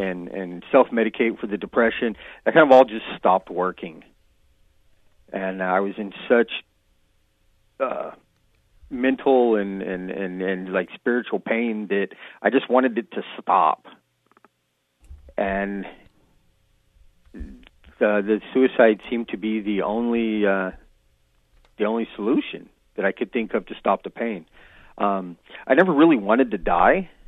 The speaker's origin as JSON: {"language": "English", "town": "Sacramento", "region": "California", "country": "United States", "tie": "born or raised there", "said": "I grew up in the Sacramento area, and it was kind of the typical inner city life thing."}